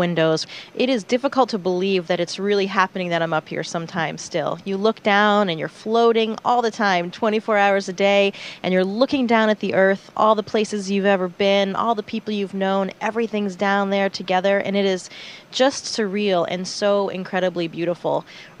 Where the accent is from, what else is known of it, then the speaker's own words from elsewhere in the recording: Maine, United States; coming back down over my home state of Maine.